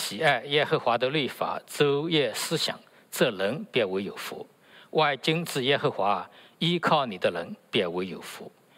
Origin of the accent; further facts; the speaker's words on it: China; 那我们中国人也不该落后的啊！我们中国有一位基督徒叫小敏